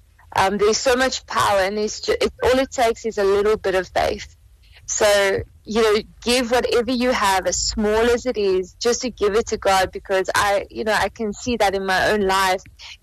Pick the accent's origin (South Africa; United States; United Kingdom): South Africa; I felt very small as the South African artist